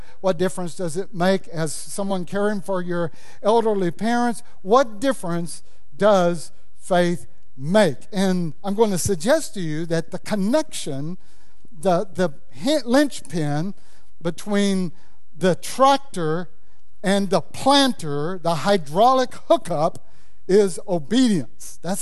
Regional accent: Louisiana, United States; I grew up in Louisiana, in rural Louisiana.

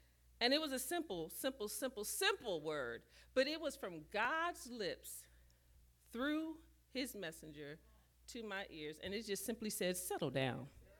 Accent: New Orleans, Louisiana, United States; I'm from New Orleans.

